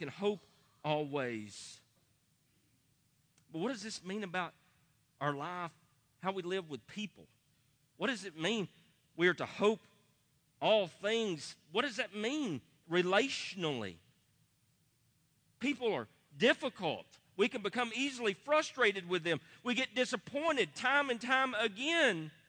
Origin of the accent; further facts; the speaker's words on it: the South, United States; How can I be one with some of you Yankees as a Southerner?